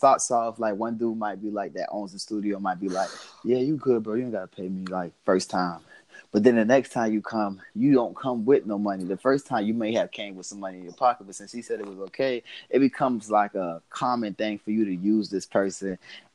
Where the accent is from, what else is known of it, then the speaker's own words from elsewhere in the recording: Savannah, Georgia, United States; first and foremost, I come from Savannah, Georgia, low country town, you know what I'm saying, close to the coast of Florida, you know what I'm saying, but come from Savannah, kind of ventured out into Atlanta after high school